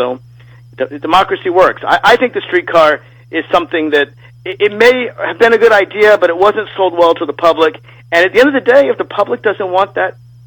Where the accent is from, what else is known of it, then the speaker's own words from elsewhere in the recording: Alexandria, Virginia, United States; It's even bluer than my hometown of Alexandria.